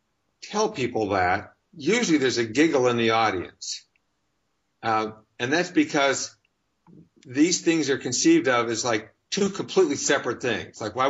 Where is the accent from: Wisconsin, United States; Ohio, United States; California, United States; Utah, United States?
Utah, United States; Well, I grew up in Utah, and it was actually a wonderful time during the 50s.